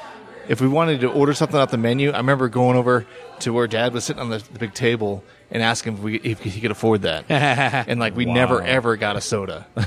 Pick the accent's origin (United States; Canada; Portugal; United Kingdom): United States; Prescott, Arizona; In Prescott.